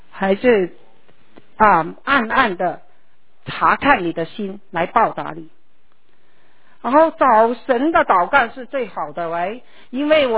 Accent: Guangdong, China; 我们广东人的倾诉就是倾诉

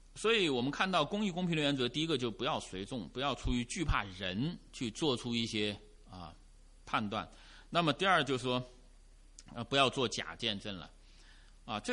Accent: China; 就说按我们中国人的话说，就是什么呢？法大于情啊，法大于情。

